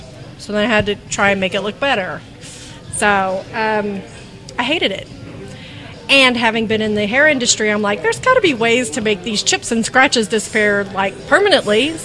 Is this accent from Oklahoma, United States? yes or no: yes; Tulsa, Oklahoma, United States; So I grew up here in Tulsa, Oklahoma, graduated from Bishop Kelly, and I'm one of the ones who bailed shortly after and moved south of the border.